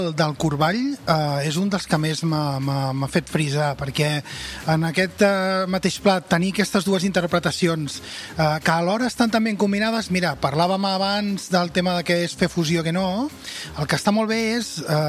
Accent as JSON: {"language": "Catalan", "region": "Catalonia", "country": "Spain", "said": "són sabors que nosaltres com a catalans també els reconeixem"}